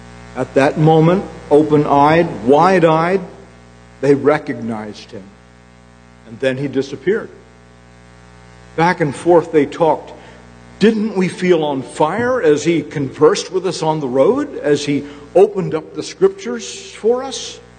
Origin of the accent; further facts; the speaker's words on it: Maryland, United States; a Presbyterian pastor in Maryland, my home state